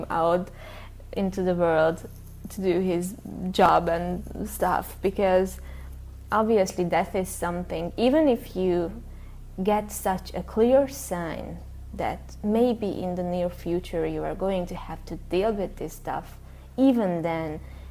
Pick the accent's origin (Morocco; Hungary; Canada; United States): Hungary; I'm from Hungary.